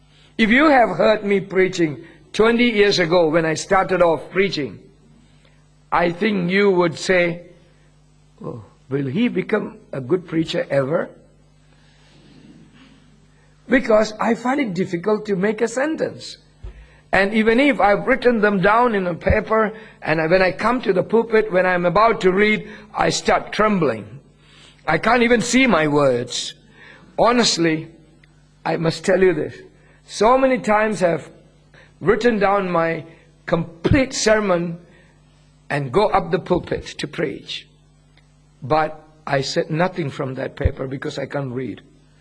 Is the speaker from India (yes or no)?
yes; India; accent: Indian; English is a second language; also born or lived in Singapore; I came from India, so I probably still have a little bit of Indian accent. And when I grew up, I started to study Bible in Singapore, I picked up some Southeast Asian accent. And so I have a mixture of all these with me.